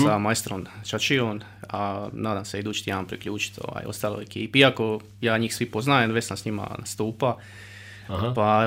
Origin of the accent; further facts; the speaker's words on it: Dubrava, Split-Dalmatia County, Croatia; znači ja sam inače iz Dubrave